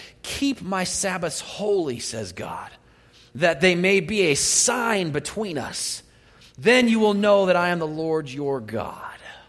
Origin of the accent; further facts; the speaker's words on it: San Diego, California, United States; also born or lived in Chattanooga, Tennessee; I'm from San Diego, California, and we don't have those kind of blue laws in San Diego. I went to the South, lived in Chattanooga, Tennessee.